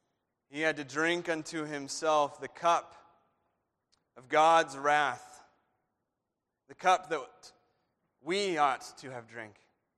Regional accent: Tucson, Arizona, United States; I grew up in Tucson.

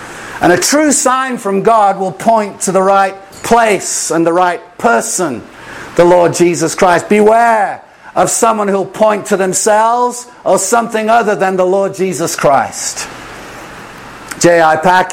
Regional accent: England, United Kingdom; now in Australia; I am so glad I came all the way from England, as it was, to Australia

